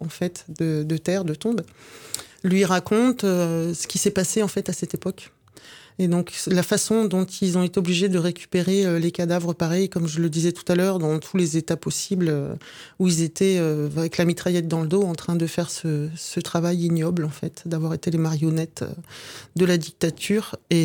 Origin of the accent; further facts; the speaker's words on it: France; born there; Ma mère est française. Je suis née en France. Je suis allée au Chili la première fois quand j'avais 26 ans.